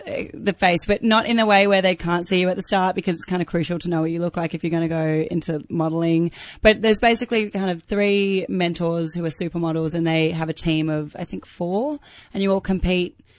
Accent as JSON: {"language": "English", "country": "Australia", "said": "Well, I'm from Australia. I don't know if you could tell by the accent."}